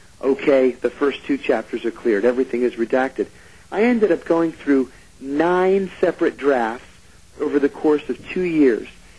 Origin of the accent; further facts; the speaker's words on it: Pennsylvania, United States; it's not classified that I was raised in Western Pennsylvania, and it's not classified that I speak Greek.